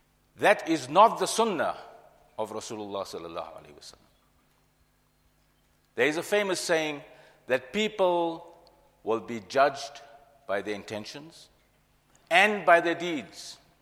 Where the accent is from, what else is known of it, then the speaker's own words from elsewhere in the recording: South Africa; And what does the implications of ISIS have for us as South African Muslims?